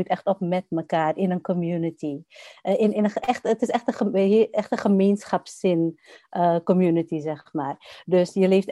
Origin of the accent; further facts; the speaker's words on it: Suriname; moved away as an adult; also born or lived in Netherlands; Ik ben geboren in Nederland, opgegroeid in Suriname. En toen ben ik weer naar Nederland gekomen om te studeren. En nu zit ik ongeveer op beide plekken evenveel.